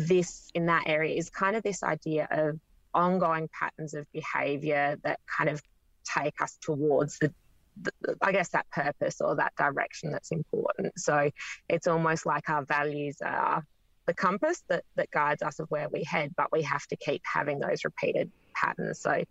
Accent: Adelaide, South Australia, Australia; So I grew up in Adelaide. I grew up in Prospect, which we kind of always joked was about 20 minutes from everywhere within Adelaide, but had no connections to farming when I was growing up.

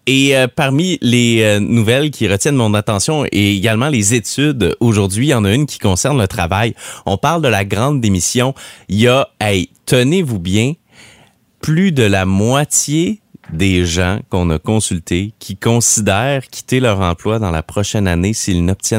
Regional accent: Esprit-Saint, Quebec, Canada; j'ai l'impression qu'on va parler de mon village natal, Esprit-Saint, parce qu'il y en a deux, pas pire, dans ce coin-là.

